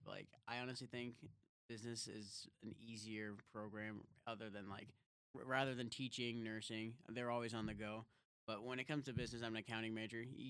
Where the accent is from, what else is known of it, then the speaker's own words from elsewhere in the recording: Indiana, United States; Yeah, so I'm originally from Indiana, northern Indiana, so it was pretty easy to stay with Indiana.